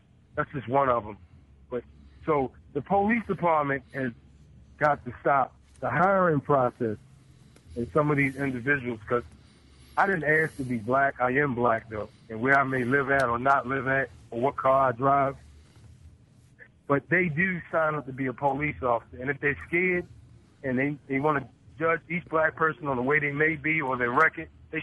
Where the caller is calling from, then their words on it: Baltimore, Maryland, United States; Like the last caller was saying, basically what I was saying from Baltimore, it has to go a lot further than just police come back in the community